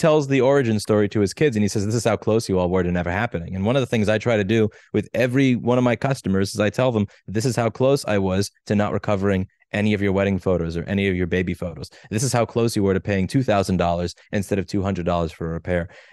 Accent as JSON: {"language": "English", "town": "Brooklyn", "region": "New York", "country": "United States", "tie": "born or raised there", "said": "I grew up in Brooklyn. I'm not a farmer."}